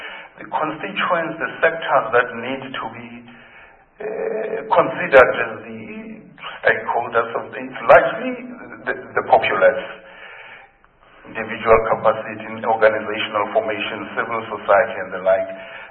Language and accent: English; Pretoria, Gauteng, South Africa; we grew up together in the Pretoria area as activists in the UDF